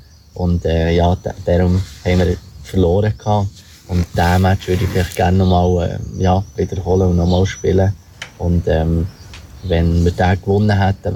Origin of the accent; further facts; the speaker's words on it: Thun, Bern, Switzerland; Ich komme ja ursprünglich aus Thun.